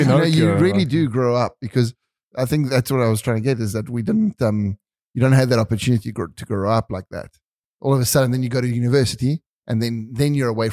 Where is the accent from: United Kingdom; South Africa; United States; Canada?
South Africa; we grew up in South Africa in this little tiny spot.